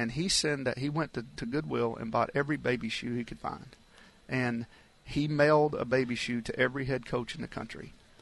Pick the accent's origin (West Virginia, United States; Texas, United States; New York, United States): Texas, United States; You know, I'm from Texas. I'm happy for Texas